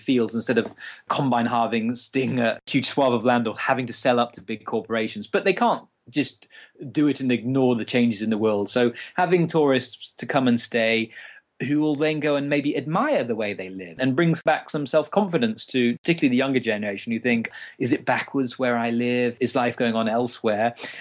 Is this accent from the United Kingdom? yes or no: yes; North East England, United Kingdom; I'm from Northern England. And if I go back to my home village, the young people like me have all had to leave. There is no jobs there.